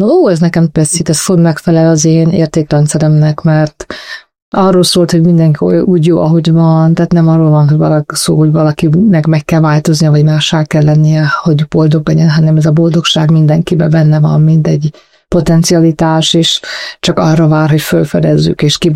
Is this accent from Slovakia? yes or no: no; Transylvania, Romania; now in Hungary; erdélyi lány vagyok.